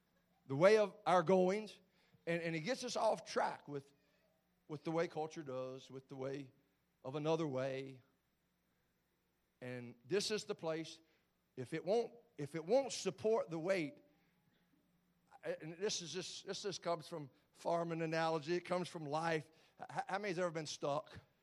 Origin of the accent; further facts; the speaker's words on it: Craig County, Virginia, United States; I'm from Craig County. All right, now Craig County was like this.